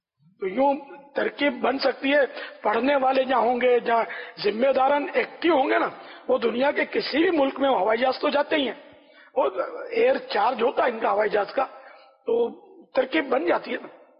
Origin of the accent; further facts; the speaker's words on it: Pakistan; آپ لوگ تو ہی قومی زبان اردو ہے پاکستان والوں کی، تو الحمدللہ ہم پاکستانی ہیں، ہم کب پڑھیں گے پورا؟